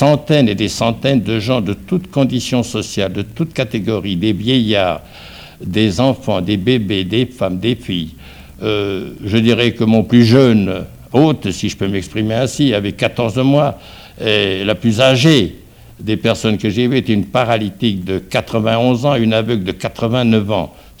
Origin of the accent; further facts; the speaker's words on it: Auvergne-Rhône-Alpes, France; je suis revenu dans mon pays d'origine qui est la Savoie.